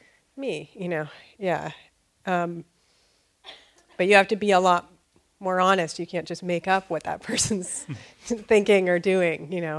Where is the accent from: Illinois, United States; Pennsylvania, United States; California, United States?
California, United States; Berkeley; I'm from Berkeley.